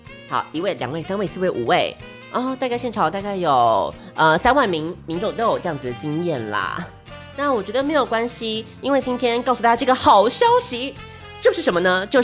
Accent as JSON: {"language": "Chinese", "country": "Taiwan", "said": "让这个罗米拉看到我们台湾人民是多么珍视他的这方面的不同的才华。我们就是一个爱财喜财的一个国家。"}